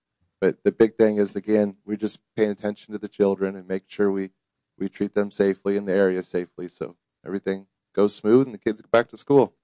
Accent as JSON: {"language": "English", "region": "Alaska", "country": "United States", "tie": "born or raised there", "said": "And before that, worked in Alaska in the oil field, and I was born and raised up there in Alaska."}